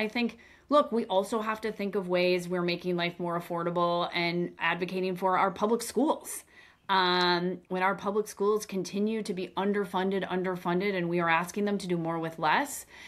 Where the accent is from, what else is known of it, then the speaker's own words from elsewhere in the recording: Wisconsin, United States; I mean, I look in my hometown of the Chippewa Valley, and Kristen, you know this.